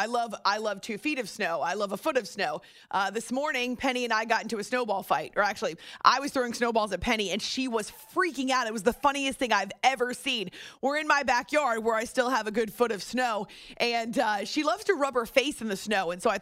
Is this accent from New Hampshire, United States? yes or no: yes; New Hampshire, United States; I grew up in New Hampshire. Love snow.